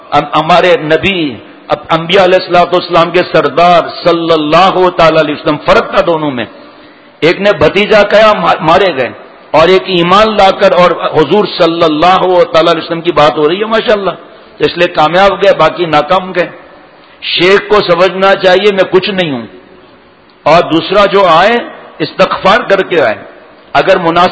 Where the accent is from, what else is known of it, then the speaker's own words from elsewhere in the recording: Tharparkar, Sindh, Pakistan; خالہ اور ہم بھی گاؤں کے رہنے والے ہیں, میں تھرپار کر کے رہنے والا ہوں